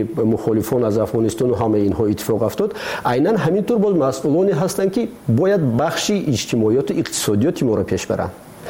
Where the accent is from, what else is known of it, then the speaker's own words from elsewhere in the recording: Tajikistan; ما تاجیک هستیم. همین است وطن ما، ما همین وطنمون را خودمون باید آباد کنیم